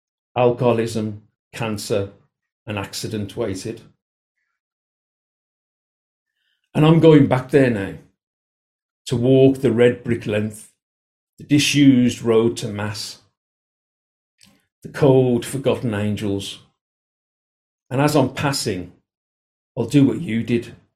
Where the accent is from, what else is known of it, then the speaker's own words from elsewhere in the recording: Birmingham, West Midlands, United Kingdom; I grew up in Birmingham, which, you know, it's where Peaky Blinders is set, if anybody, you know. And I actually grew up in Small Heath, where Peaky Blinders is set.